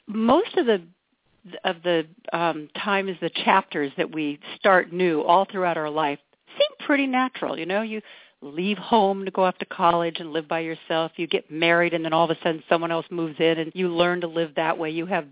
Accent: Sacramento, California, United States; So I started driving around my hometown of Sacramento trying to find a good place for her

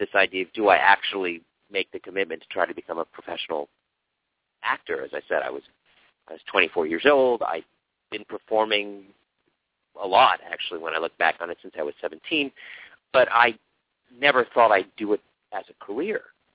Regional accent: Hollywood, California, United States; kind of growing up around Hollywood

